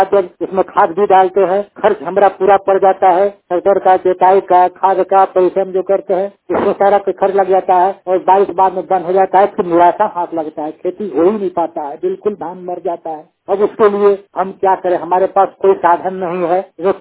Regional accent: Nawa Bazar, Jharkhand, India; मेरा डिस्ट्रिक्ट पलामू झारखंड का थाना नवा बाजार का हूँ। मेरा नजदीक शहर बाल्टनगंज पड़ता है। मैं किसान वर्ग से हूँ जरूर।

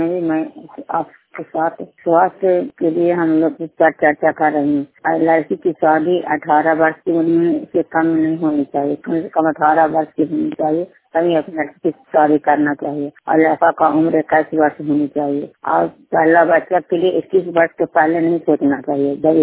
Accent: Brahmanpur, Bihar, India; Brahmanpur post Mohanpur थाना Chandi block Chandi जिला नालंदा के निवासी हूँ।

